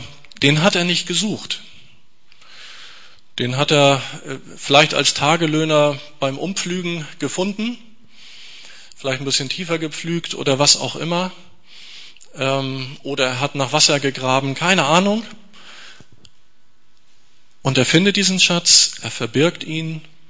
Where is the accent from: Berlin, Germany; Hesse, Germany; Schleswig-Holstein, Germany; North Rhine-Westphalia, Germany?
Schleswig-Holstein, Germany; Kiel; Und ich bin in die Pfingstgemeinde gekommen in dieser Zeit in Kiel, wo ich aufgewachsen bin.